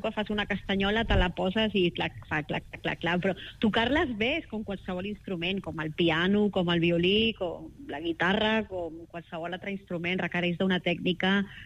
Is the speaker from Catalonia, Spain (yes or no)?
yes; Barcelona, Catalonia, Spain; tots som de Barcelona